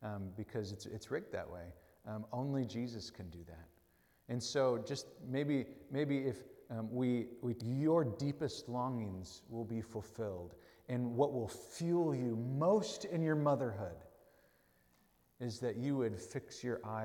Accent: Wisconsin, United States; But I'm being from Wisconsin. It's nice to hear of Wisconsinites still carrying the tradition of cheese.

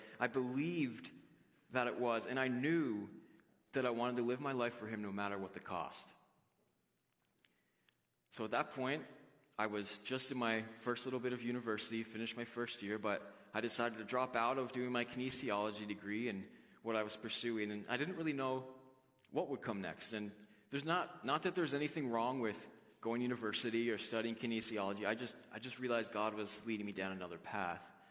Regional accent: St. John's, Newfoundland and Labrador, Canada; I was born here in St. John's in Newfoundland. And yes, for all you Newfoundlanders out there, that means I'm a townie, and I'm proud of it.

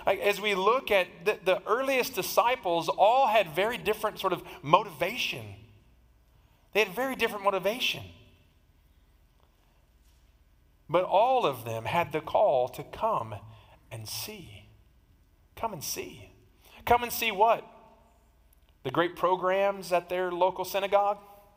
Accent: Texas, United States; But we're Texan, so we'll say Cephas, okay?

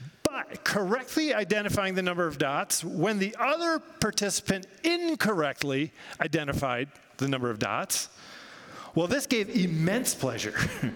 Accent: United States; But I'm an American, so I can say things like that, right?

